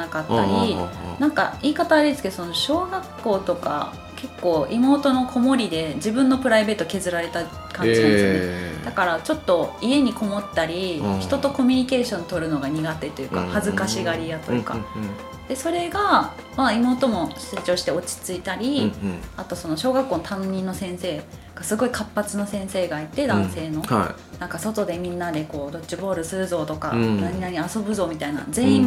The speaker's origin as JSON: {"language": "Japanese", "region": "Kyushu", "country": "Japan", "tie": "born there", "said": "九州生まれなんでやっぱり男の人の後ろ散歩逆手ついてきなさいみたいなことを言われるわけですよ"}